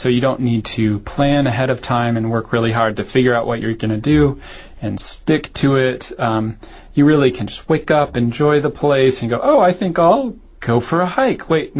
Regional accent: United States; now in Taipei, Taiwan; Yeah, I think as an American, I can't really relate to that 12th generation kind of family.

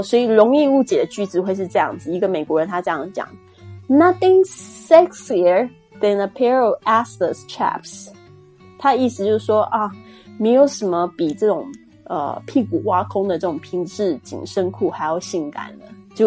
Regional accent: Taiwan; accent: Taiwanese Mandarin; 因为我讲的中文就是台湾中文，我在台湾出生长大的

